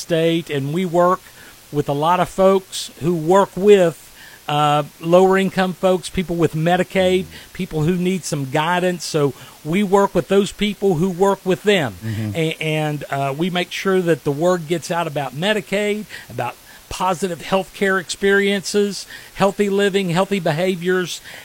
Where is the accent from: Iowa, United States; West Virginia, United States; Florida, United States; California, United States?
West Virginia, United States; Charleston; I grew up in the Kanawha Valley. I'm an East End guy. Went to Charleston High School, went to WVU, came back.